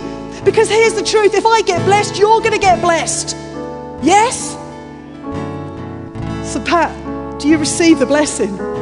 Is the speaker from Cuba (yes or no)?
no; United Kingdom; We're so British.